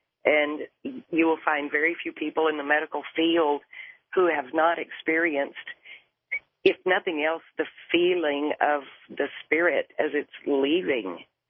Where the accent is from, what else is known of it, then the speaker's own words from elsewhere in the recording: San Antonio, Texas, United States; I am from San Antonio.